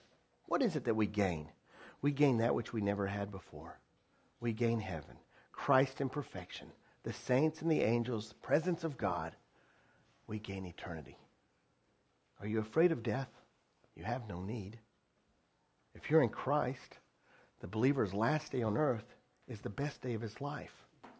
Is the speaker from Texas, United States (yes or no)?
yes; Texas, United States; I don't know how many Texans there are here. I'm a Texan.